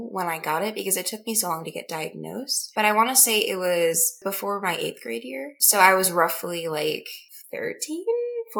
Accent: Salt Lake City, Utah, United States; I am 17 and I am from Salt Lake City, Utah.

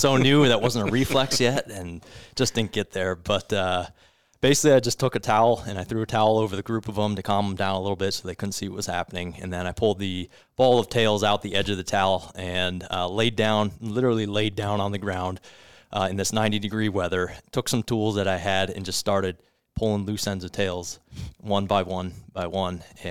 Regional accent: Pennsylvania, United States; also born or lived in Allegheny; No, I grew up in Wayne County. Pennsylvania, Wayne County, up in the northeast. And then I was living down in Allegheny for a couple of years before I went to Butler.

